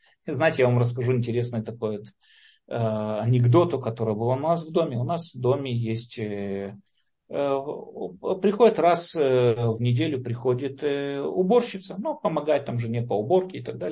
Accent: Lviv, Lviv Oblast, Ukraine; now in Israel; И по природе вещей я тоже с Украины, я со Львова

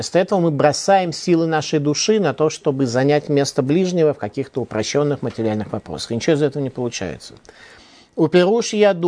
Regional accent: Saint Petersburg, Russia; born there; я родился в Ленинграде

